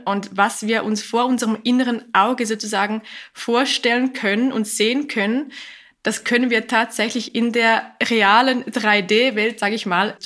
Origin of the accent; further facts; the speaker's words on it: Zurich, Switzerland; Ja, ich komme aus der Schweiz, ich lebe im Kanton Zürich, ich bin 33 Jahre alt